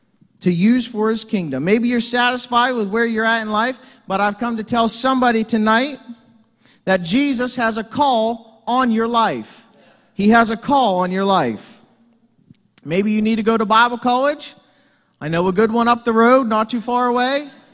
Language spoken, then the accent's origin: English; Hancock, Maryland, United States; I'm from Hancock, Maryland.